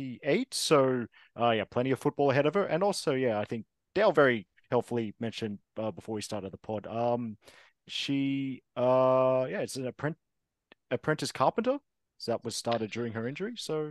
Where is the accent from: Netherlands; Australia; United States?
Australia; When, as an Australian, when you move abroad, you got to let the locals know you're near.